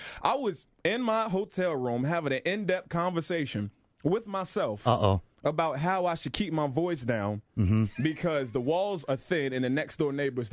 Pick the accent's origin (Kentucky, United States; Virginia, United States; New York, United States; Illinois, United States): Virginia, United States; Chesapeake; I am from Virginia. Virginia, I'm from Chesapeake, Virginia.